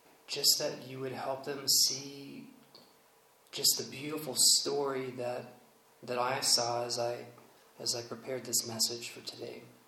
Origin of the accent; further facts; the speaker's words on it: Northeast, United States; Now, of course, I didn't grow up in Arizona. I grew up in the Northeast, believe it or not. And so it tended to be colder and oftentimes more snowy